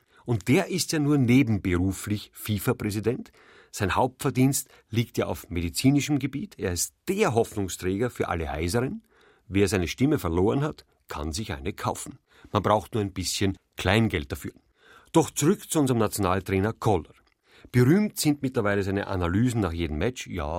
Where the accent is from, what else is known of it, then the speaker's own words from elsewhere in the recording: Vienna, Austria; Die meisten glauben ja noch, die Gesetze werden bei uns in Wien gemacht.